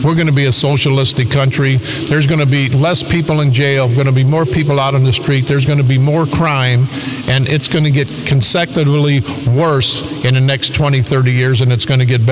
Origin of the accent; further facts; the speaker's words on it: East St. Louis, Illinois, United States; I've been around 70 years, I've been born and raised in East St. Louis, homicide detective in East St. Louis